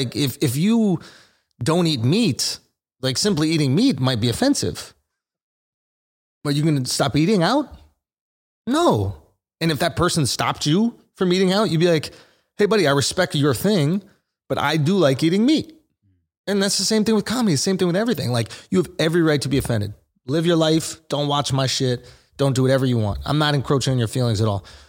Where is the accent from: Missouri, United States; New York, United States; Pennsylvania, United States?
New York, United States; New York City; I not only had that 10 years, I grew up in New York City.